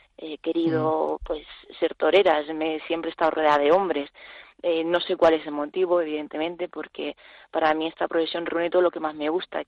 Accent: Murcia, Region of Murcia, Spain; yo soy de Murcia y ahí en Murcia no hay ni una vaca ni un toro ni nada, porque ya sabemos que aquella tierra es muy seca

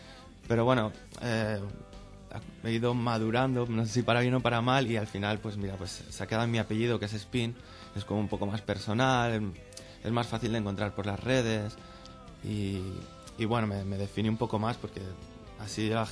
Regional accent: Barcelona, Catalonia, Spain; Yo vengo de Barcelona y bueno, he tenido una buena acogida aquí.

